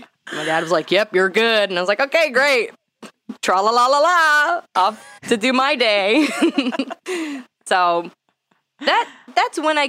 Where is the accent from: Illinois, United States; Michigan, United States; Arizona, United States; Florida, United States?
Arizona, United States; Mesa; because I grew up in Mesa, Arizona, which is like where I was. It was like a lot of Mormon kids and stuff. So like a lot of my close friends were Mormon growing up.